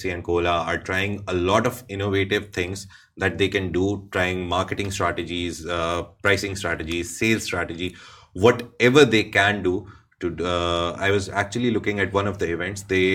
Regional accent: Pakistan; I know it like personally because I'm Pakistani, obviously.

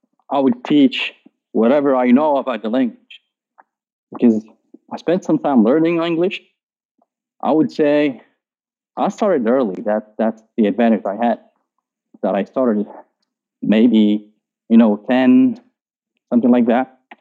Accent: Morocco; عندنا في المغرب بزاف ديال البلاتفورم

